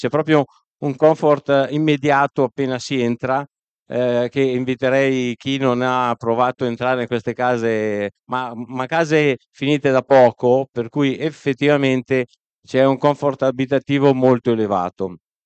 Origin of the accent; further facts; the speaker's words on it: Lombardy, Italy; io sono un brianzolo